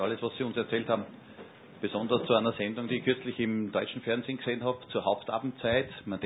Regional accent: Upper Austria, Austria; Und ich als Oberösterreicher bin stolz, dass wir so jemanden wie Sie haben

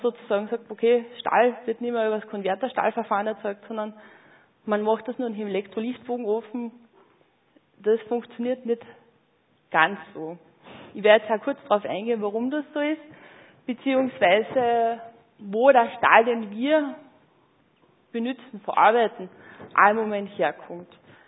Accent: Linz, Upper Austria, Austria; Ich glaube, wir sind ja alle aus Linz.

